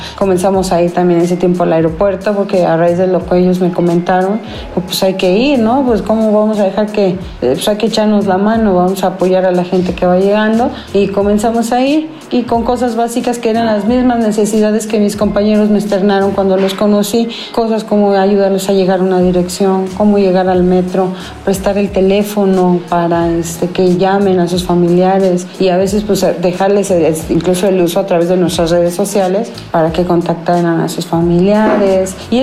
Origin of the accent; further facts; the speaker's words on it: Mexico; a pesar de que somos mexicanos, pues nos ha tocado crear nuestra propia comunidad